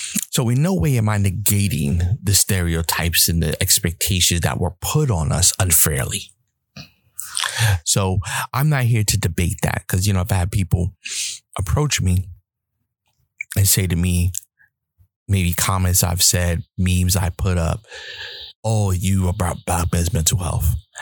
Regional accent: New York, United States; Now, I'm a New Yorker. And if you know anything about New Yorkers, we have this very aggressive way of doing things.

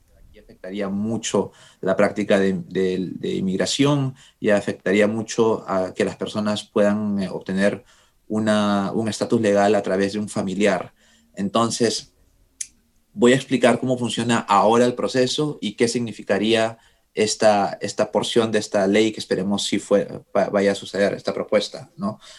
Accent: Peru; Yo soy peruano. Yo tendría que, si hago este proceso, tendría que irme a Lima para la entrevista.

